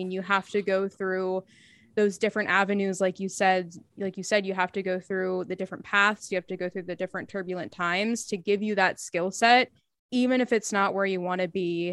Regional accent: Pittsburgh, Pennsylvania, United States; so as I'm from Pittsburgh, I moved back, I was living in Long Island

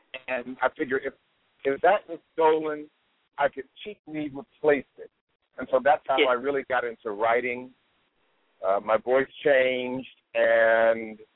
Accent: Washington, District of Columbia, United States; also born or lived in Prince George's County, Maryland; Well, I'm from Washington, D.C. originally. That's where I was born.

